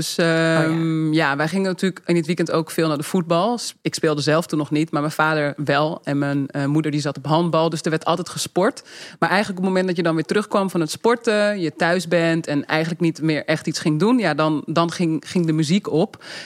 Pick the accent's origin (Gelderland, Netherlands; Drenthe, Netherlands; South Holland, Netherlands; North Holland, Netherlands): North Holland, Netherlands; Uithoorn; Maar ik ben opgegroeid in Uithoren, dus niet heel ver hier vandaan.